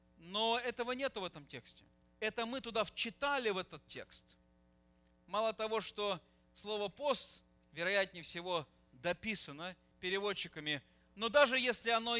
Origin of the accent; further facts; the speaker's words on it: Siberia, Russia; now in Moscow, Russia; Я вырос в Сибири. Ну, вы, наверное, уже многие знаете, что я родом из Сибири. Туда моих дедов сослали за то, что они были верующими. Так что я сибиряк по рождению.